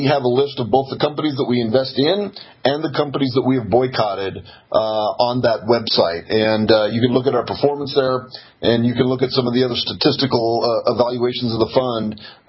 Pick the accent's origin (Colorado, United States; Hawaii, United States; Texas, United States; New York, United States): Colorado, United States; Denver; I'm from Denver, Colorado, and I live in Denver.